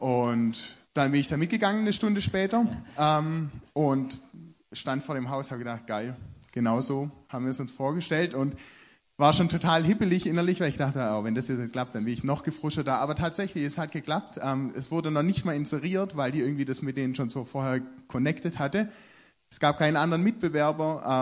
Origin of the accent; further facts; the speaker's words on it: Stuttgart, Baden-Württemberg, Germany; Wir kommen so ganz grob aus dem Großraum Stuttgart